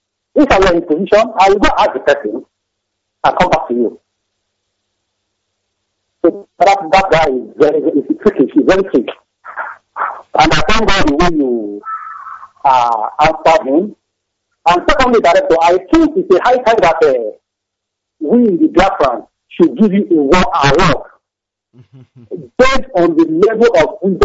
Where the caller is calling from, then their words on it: Dubai, United Arab Emirates; I'm coming from Dubai.